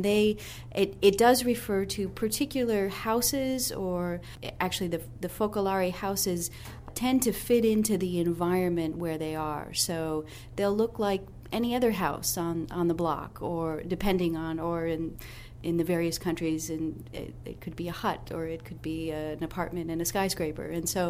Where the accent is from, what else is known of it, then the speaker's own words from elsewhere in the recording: Los Angeles, California, United States; I grew up in Los Angeles, and I found it was just a tremendous anchor